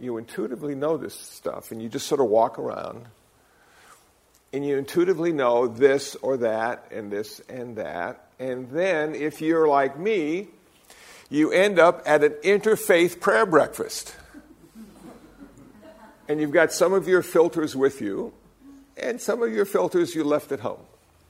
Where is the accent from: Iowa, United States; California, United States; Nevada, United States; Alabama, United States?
Iowa, United States; born there; I said, but you know, I was born in Iowa. You know, English works well for me.